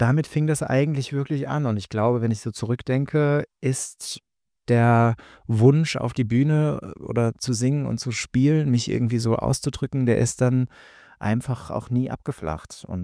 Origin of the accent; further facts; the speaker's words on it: Hesse, Germany; Limburg ist nicht ganz meine Heimatstadt, weil ich aus einem wirklich kleinen Dorf so da aus der Nähe komme, zwischen Hessen und Rheinland-Pfalz.